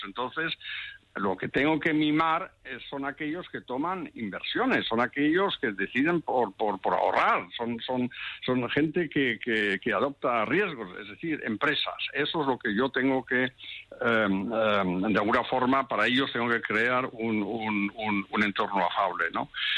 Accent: Spain; born there; Bueno, soy casado con una española, he nacido en España, voy mucho a España, yo me siento muy cercano de ustedes.

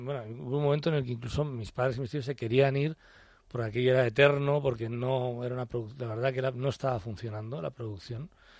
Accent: Bilbao, Basque Country, Spain; now in Madrid, Spain; Nosotros aparecimos en Madrid en el año 86, somos de Bilbao, originalmente de Bilbao, vinimos a Madrid.

